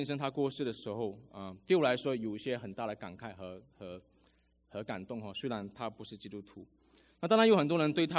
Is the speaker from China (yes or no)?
no; Malaysia; 那师母是台湾人，那我是马来西亚人。